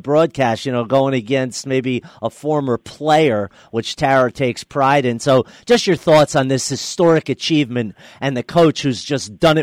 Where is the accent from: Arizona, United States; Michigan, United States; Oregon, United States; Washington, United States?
Oregon, United States; Eugene; You know, obviously growing up in Eugene, I don't have to tell you, the Huskies were an arch enemy.